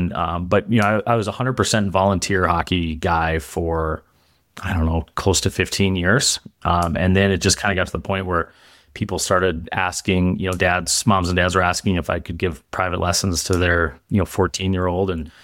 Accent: Chicago, Illinois, United States; also born or lived in Minneapolis, United States / California, United States; I was born in Minneapolis, you know, like a lot of hockey players, and I grew up most of my life playing in Chicago, and family moved around a little bit, spent some time in California

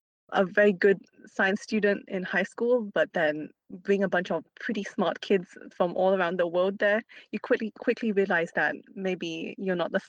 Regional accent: Malaysia; English is a second language; I am from Malaysia, as you pointed out. So sometimes I really interrogate my experiences of like growing up in a country that with rich like tropical wildlife that the outside world would call exotic

